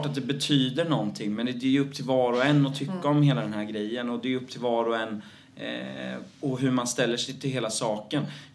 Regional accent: Motala, Östergötland, Sweden; För det var enda chansen ute i landet där vi kommer ifrån att få en recension.

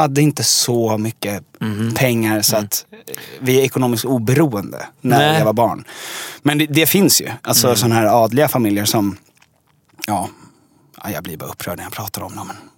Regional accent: Djursholm, Stockholm County, Sweden; now in Stockholm, Sweden; Nej, jag är uppvuxen i Djursholm. Som är en mil norr om Stockholm.

